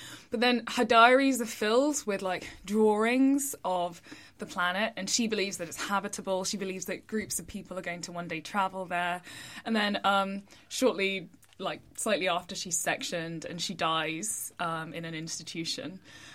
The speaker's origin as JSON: {"language": "English", "country": "United Kingdom", "said": "it also was kind of the first year I'd really thought a lot about being British. Because like my parents are Nigerian, and for about half of my gap year I went to Ghana where my mum was working."}